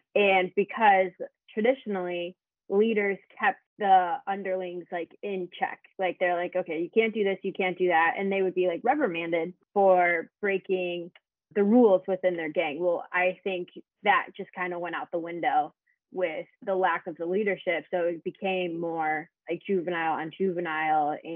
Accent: Chicago, Illinois, United States; because I was from Chicago and I grew up in a suburb of Chicago, very, very dense population wise.

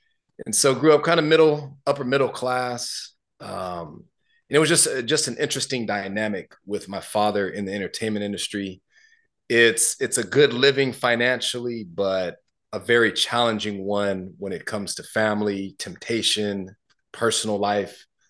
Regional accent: Los Angeles, California, United States; It was an interesting dynamic growing up in Los Angeles. I ended up in the foster system.

